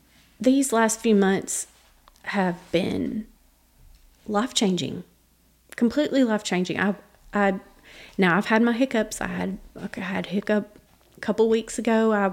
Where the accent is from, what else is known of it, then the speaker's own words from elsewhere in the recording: Lone Oak, Arkansas, United States; accent: country; And I've grown up in church in a little old country, as you can tell from my accent, little old country church out in Lone Oak, Arkansas.